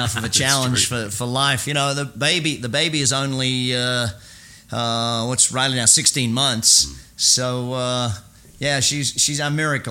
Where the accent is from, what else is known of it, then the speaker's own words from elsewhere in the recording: Australia; now in United States; growing up in Australia, you are very clearly, and it's such a clear delineation here in America